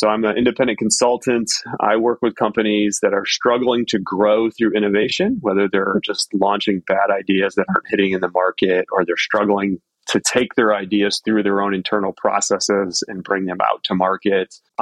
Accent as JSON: {"language": "English", "town": "Dearborn", "region": "Michigan", "country": "United States", "tie": "born or raised there", "said": "I grew up just outside of Detroit in a city called Dearborn, which is where the headquarters of Ford are. I grew up in a Ford historic home"}